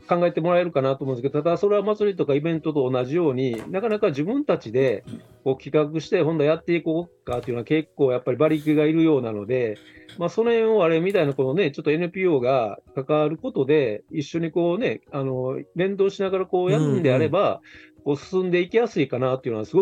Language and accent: Japanese; Nishinomiya, Hyogo, Japan; でもよう考えたら結構地元西宮にそういう経験をこう伝えていく機会が作れてなかったなということに気づきまして